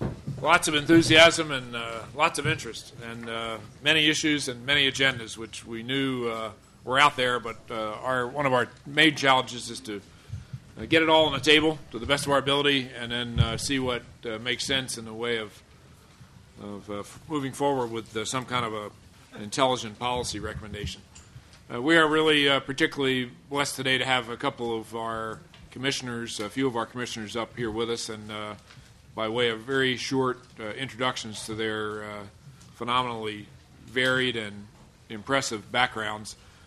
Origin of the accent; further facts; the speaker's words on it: East Orange, New Jersey, United States; born there; I was born next door in East Orange